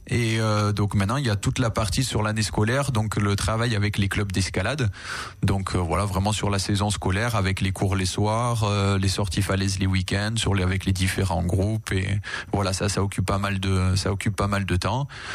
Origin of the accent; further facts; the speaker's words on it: Nice, Provence-Alpes-Côte d'Azur, France; Je suis niçois à la base et donc je connais bien le coin et j'ai toujours exercé ici.